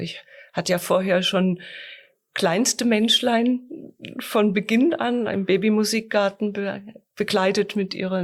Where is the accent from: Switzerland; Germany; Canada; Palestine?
Germany; South Germany; now in Fulda, Germany; Ich komme aus Süddeutschland, aus der Nähe des Bodensees.